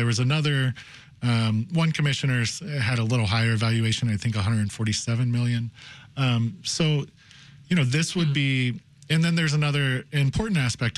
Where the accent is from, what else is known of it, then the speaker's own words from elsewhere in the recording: Cincinnati, Ohio, United States; I'm from Cincinnati. I'm loosely a Bengals fan.